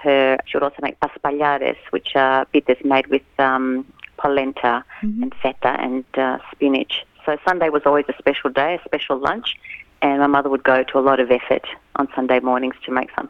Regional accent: Melbourne, Victoria, Australia; born there; I was born in Melbourne in 1966 and both of my parents come from the village of Kastraki in Greece, which is nestled at the base of the beautiful Metera in Thessalia.

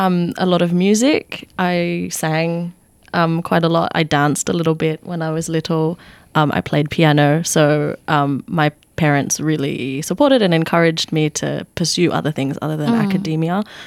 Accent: Australia; now in United Kingdom; And it was an exploration of my identity as a Filipina Australian person living in the UK at the time.

